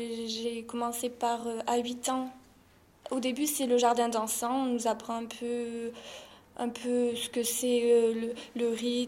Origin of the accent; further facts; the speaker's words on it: Istres, Provence-Alpes-Côte d'Azur, France; Non, je ne suis pas de Marseille. Je viens d'Istres, donc à 40 minutes d'ici.